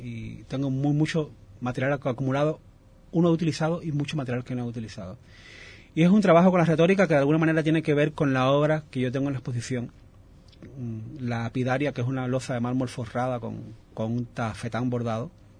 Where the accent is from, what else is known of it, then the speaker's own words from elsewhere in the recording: Camagüey, Cuba; born there; Camagüey, una ciudad que es como en la provincia más grande de Cuba, que es en el centro de la isla, y que fue donde yo nací.